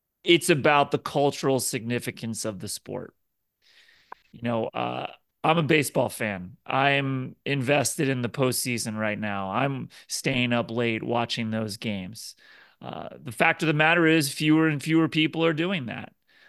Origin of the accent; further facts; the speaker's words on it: Cincinnati, Ohio, United States; You know, I'm born and raised in Cincinnati in the 1970s and 80s.